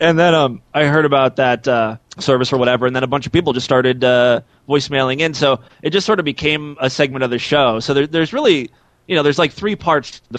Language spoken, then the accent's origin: English; Ohio, United States; And, then I moved down to Columbus, Ohio